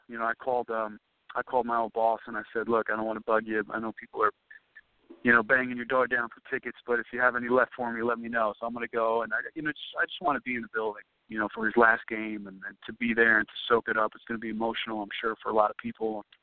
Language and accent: English; New York, United States; a guy I've been watching on TV for so many years growing up in New York